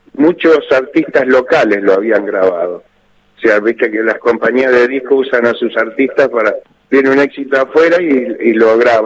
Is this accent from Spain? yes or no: no; Buenos Aires, Argentina; born there; yo nací en San Juan de Boedo